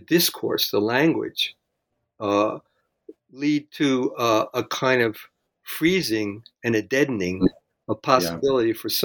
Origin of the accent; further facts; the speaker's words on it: Jersey City, New Jersey, United States; I come from Jersey City. So what do you expect? Kind of thing.